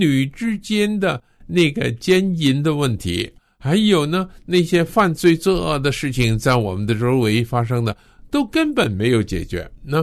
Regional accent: China; 我是中国人，我出生在日本人侵略我们中国的时间

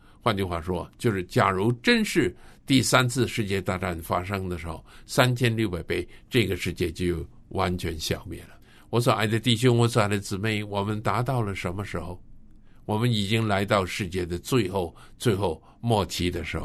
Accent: Russia; Chinese is a second language; 在我们俄罗斯人手上那个最强烈的核子武器

